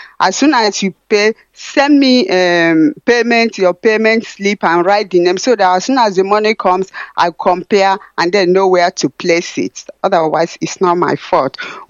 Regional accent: Ihechioma, Nigeria; I'm from Ihechioma in Biafra land.

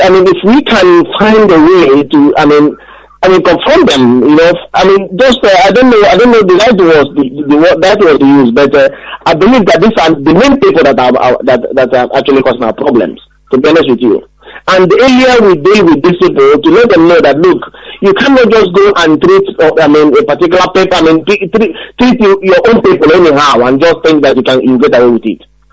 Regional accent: Ibadan, Oyo, Nigeria; now in Nottingham, United Kingdom; I'm calling from Nottingham. I'm an indigenous of Ibadan, of South Kingdom State.

